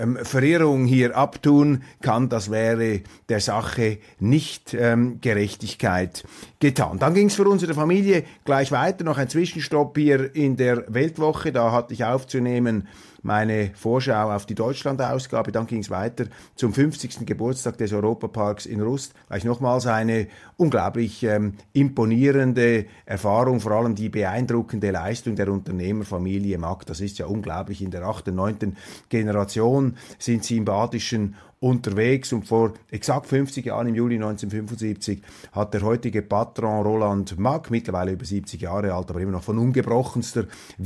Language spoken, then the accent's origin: German; Switzerland; Wir können als Schweizer nicht bei der Schweiz stehen bleiben, sonst verarmen wir.